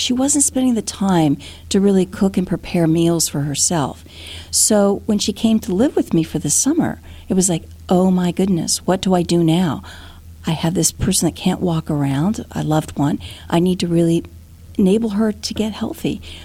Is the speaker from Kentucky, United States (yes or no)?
no; Indiana, United States; now in New York City, United States; Well, I got my start really growing up in Indiana.